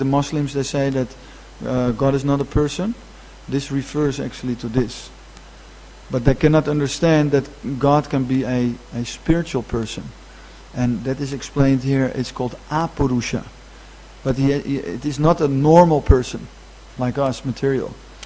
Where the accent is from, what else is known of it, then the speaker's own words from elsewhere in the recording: Netherlands; because I'm from Holland, and now in Holland, they are always managing these floods.